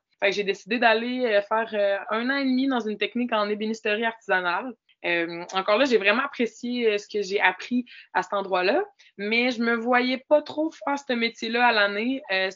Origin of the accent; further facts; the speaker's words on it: Quebec City, Quebec, Canada; Fait que je suis partie de Québec vers la Pocatière, toute seule, comme une grande.